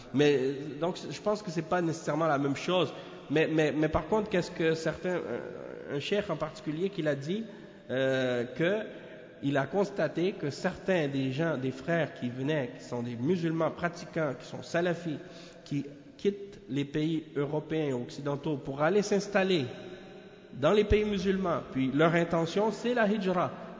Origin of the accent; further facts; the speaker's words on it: Canada; born there; parce que je suis né au Canada ou des choses de ce genre